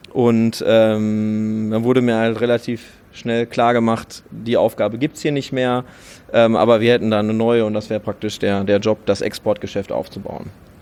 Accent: Unna, North Rhine-Westphalia, Germany; now in Düsseldorf, Germany; ich bin 39 Jahre alt, ich komme ursprünglich aus Unna und lebe jetzt hier in Düsseldorf

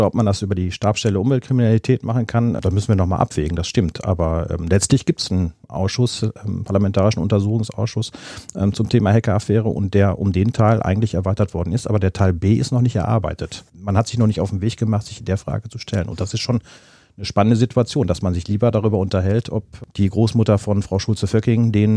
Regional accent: Gladbeck, North Rhine-Westphalia, Germany; ich komme ja aus Gladbeck

